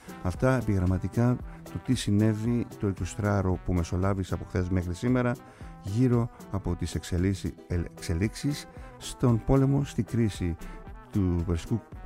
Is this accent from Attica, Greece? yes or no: no; Kasos, South Aegean, Greece; όπως και στο νησί μου, στην Κάσο